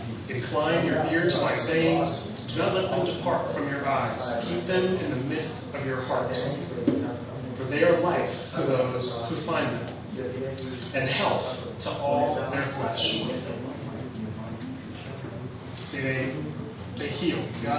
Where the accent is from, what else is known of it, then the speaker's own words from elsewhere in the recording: United States; You know, looking at my home country, the USA, it's easy to tell which stage it's in.